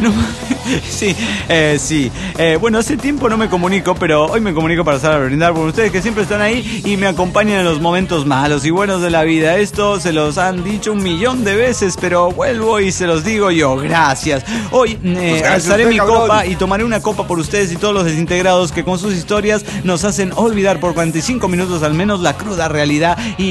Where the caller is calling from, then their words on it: Tarija, Bolivia; de Tarija, Bolivia.